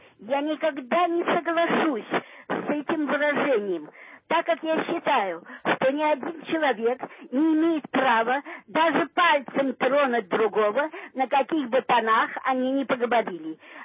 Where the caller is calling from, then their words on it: Moscow, Russia; Город Москва.